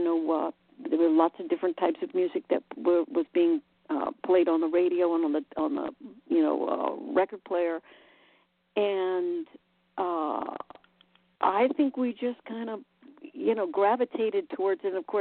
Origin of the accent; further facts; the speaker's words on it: Chapel Hill, North Carolina, United States; we were raised up in Chapel Hill, North Carolina, and there was a lot of great music that was coming through that town. It's a university town